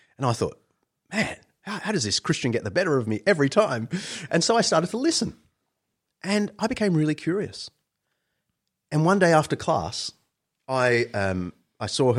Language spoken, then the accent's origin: English; Sydney, New South Wales, Australia; I grew up in Sydney, classic Aussie household, lived by the beach